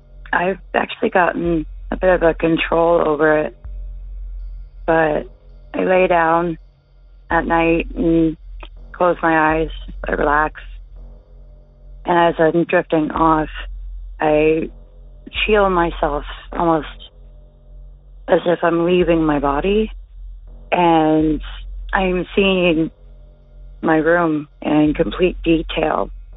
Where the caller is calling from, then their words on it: Ontario, Canada; I'm calling from Ontario, Canada.